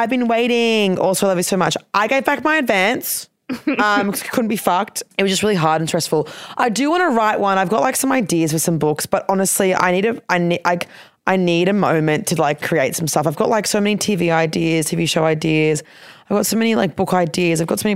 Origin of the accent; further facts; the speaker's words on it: Queensland, Australia; I didn't do ATAR. I'm from Queensland. So I got an OP.